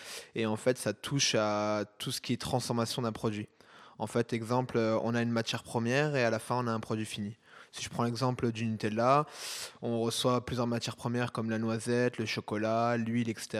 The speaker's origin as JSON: {"language": "French", "town": "Saint-Dié-des-Vosges", "region": "Grand Est", "country": "France", "tie": "born or raised there", "also_born_or_lived": "Épinal / Nancy", "said": "je suis originaire de la Lorraine, plus précisément des Vosges, de Saint-Dié-des-Vosges."}